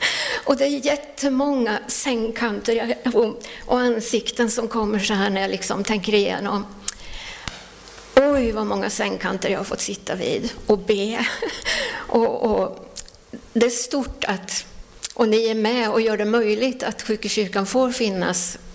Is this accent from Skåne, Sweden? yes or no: no; Linköping, Östergötland, Sweden; När jag var 18 år så hade jag mitt första jobb på sjukhuset hemma i Linköping